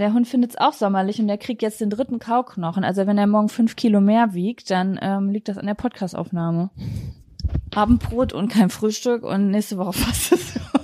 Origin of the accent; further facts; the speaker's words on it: Lübeck, Schleswig-Holstein, Germany; weil ich komme ja auch aus Lübeck.